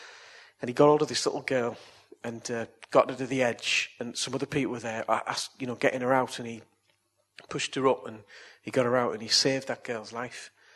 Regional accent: Billingham, North East England, United Kingdom; When I was a kid, I grew up in Billingham

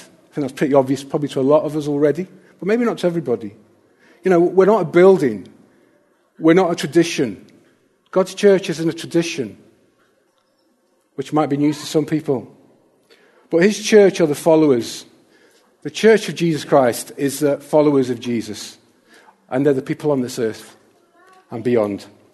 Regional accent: Stoke-on-Trent, West Midlands, United Kingdom; moved away as an adult; now in North East England; I was born and I grew up in Stoke-on-Trent in Staffordshire. And I moved up here to the northeast for work, working for the police actually at the time.

